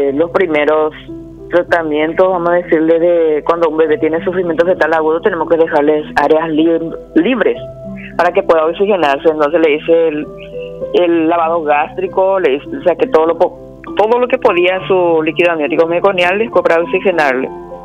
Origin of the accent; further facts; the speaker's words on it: Piquetecuy, San Pedro, Paraguay; Yo soy de Piquetecuy, y de aquí me iba a hacer mi guardia hasta San Pedro de Cuamandoyú.